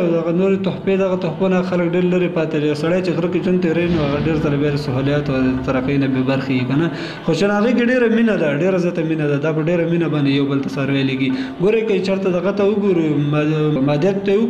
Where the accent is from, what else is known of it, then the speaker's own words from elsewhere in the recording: Kunar, Afghanistan; زه اصلا د کونړ ولایت اوسیدونکی یم.